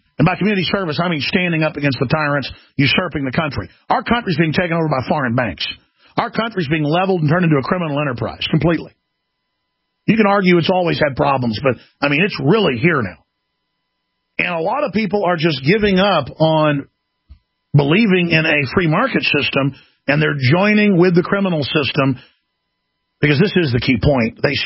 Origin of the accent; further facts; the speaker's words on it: Dallas, Texas, United States; I grew up in Dallas and saw a lot of this, and it was not fun.